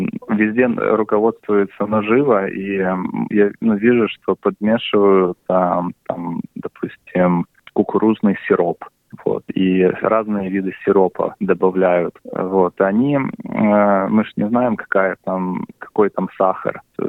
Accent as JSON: {"language": "Russian", "country": "Russia", "tie": "born or raised there", "moved": "yes", "said": "Мы в детстве еще в России, я много времени провел летом в тайге, на пасеках в Приморском крае."}